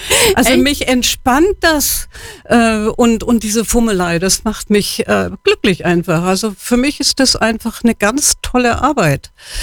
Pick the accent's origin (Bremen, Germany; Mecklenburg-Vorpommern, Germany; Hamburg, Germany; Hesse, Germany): Hamburg, Germany; now in Munich, Germany; Also das heißt, ich bin Hamburgerin und bin mit meinen Eltern, also mein Vater ist beruflich nach München versetzt worden und dann bin ich 1956 nach München gezogen.